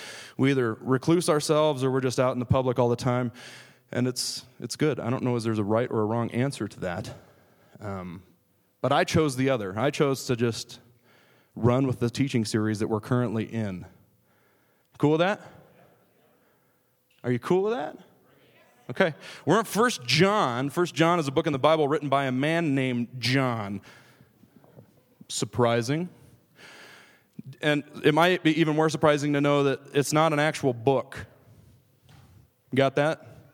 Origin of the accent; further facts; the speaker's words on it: Scottsbluff, Nebraska, United States; Can I tell you that I am from Scottsbluff, Nebraska?